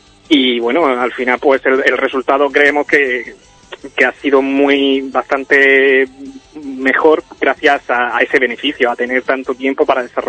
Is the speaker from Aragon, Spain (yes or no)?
no; Murcia, Region of Murcia, Spain; nosotros somos de Murcia